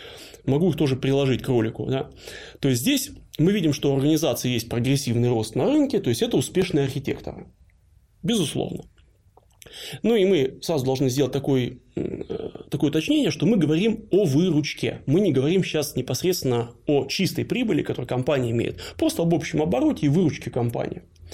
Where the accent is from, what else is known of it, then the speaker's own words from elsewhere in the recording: Moscow, Russia; born there; also born or lived in Stockholm, Sweden; Я родился в Москве и люблю этот город. Он особенный.